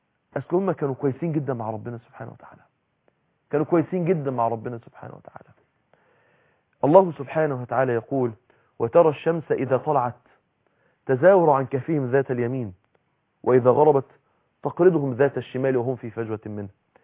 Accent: Egypt; انت عارفين عندنا في مصر بيقولك ايه لعنة الفراعنة

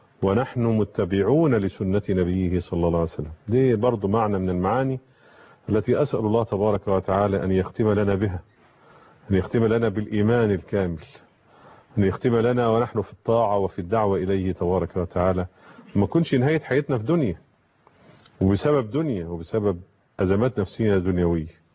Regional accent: Egypt; اللي هو بيقوله عندنا في مصر بيحقن في نفسه

